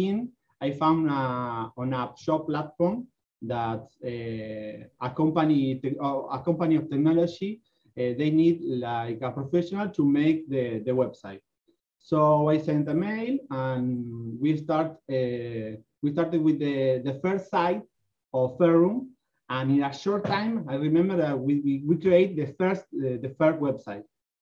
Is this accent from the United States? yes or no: no; Argentina; English is a second language; Yes. I am … from Argentina. I am web designer.